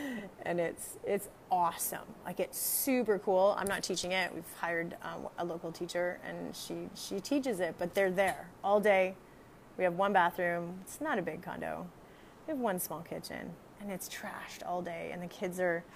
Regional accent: Canada; moved away as an adult; now in Costa Rica; I'm a Canadian physical therapist, strength and fitness coach. And 6 years ago, I moved to Costa Rica when my kids were babies

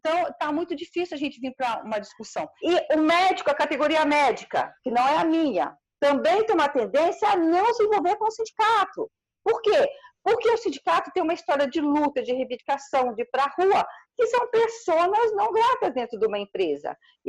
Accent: Rio de Janeiro, Brazil; now in São Paulo, Brazil; Eu sou do interior do Rio, me formei em técnica de enfermagem, depois eu vim para São Paulo

